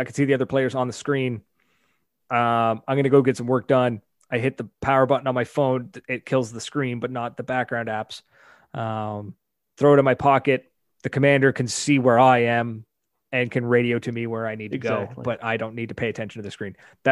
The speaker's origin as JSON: {"language": "English", "country": "Canada", "said": "that's me being Canadian."}